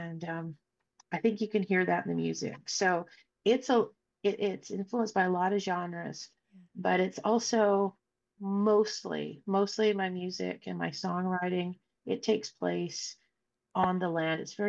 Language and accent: English; Yukon, Canada; So it's in the Kluane region of the Yukon. And I'm from Kluane First Nation, and my village is right on the shores of the lake.